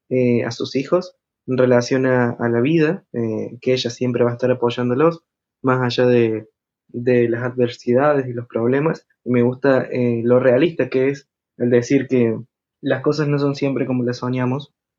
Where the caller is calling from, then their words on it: Argentina; de Argentina.